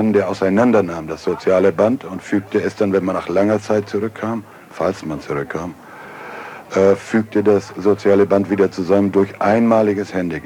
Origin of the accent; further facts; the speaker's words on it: Frisia, Germany; Ich betrachte mich als Friese.